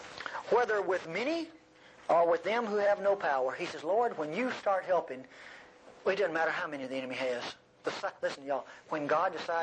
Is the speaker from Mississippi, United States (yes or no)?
yes; Mississippi, United States; Listen, I'm from North Mississippi. Nobody from North Mississippi was ever eloquent.